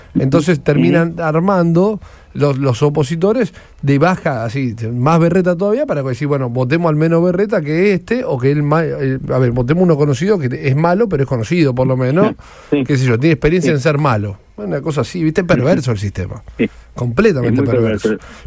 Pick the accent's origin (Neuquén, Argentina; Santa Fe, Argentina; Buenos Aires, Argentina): Santa Fe, Argentina; Rosario; yo, como rosarino, te digo, estamos peor que Formosa